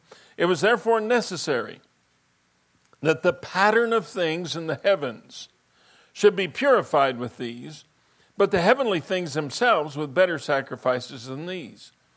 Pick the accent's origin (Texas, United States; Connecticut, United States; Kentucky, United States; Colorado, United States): Colorado, United States; Pueblo; You know, as a kid growing up in Pueblo, I always wondered about what we called the Thatcher Mansion.